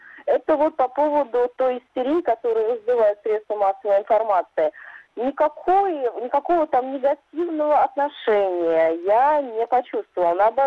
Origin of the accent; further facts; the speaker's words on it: Russia; Я сказала, что я из России.